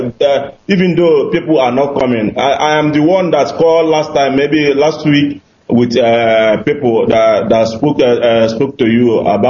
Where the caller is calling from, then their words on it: Qatar; I'm calling from Qatar.